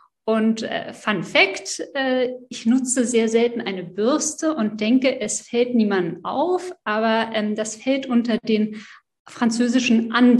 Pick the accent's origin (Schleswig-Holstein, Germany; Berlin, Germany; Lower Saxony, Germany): Berlin, Germany; ich bin Französin, aber seit 20 Jahren eingebürgert. Also stolze Wahldeutsche. Ich bin in Berlin-Schöneberg groß geworden.